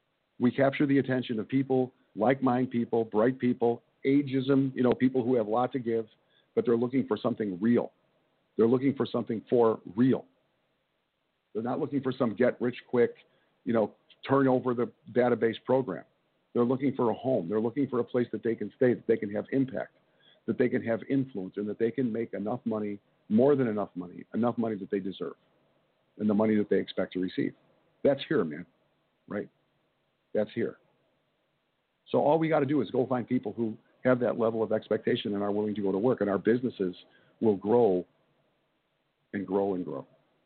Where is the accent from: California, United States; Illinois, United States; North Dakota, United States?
Illinois, United States; Chicago; especially since I am in my hometown of Chicago. This is a rough area too, man. Chicago is not for pussies.